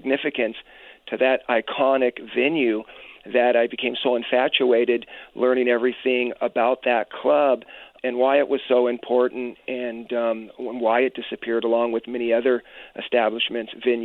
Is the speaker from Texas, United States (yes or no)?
no; San Fernando Valley, California, United States; Well, you know, growing up in the San Fernando Valley, there was a lot of different businesses, manufacturers, drive-ins, car culture, and it was just this great time to grow up in California, especially in the Valley